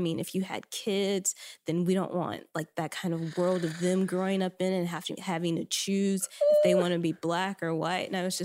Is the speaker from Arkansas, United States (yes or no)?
yes; Arkansas, United States; I'm from Arkansas, the South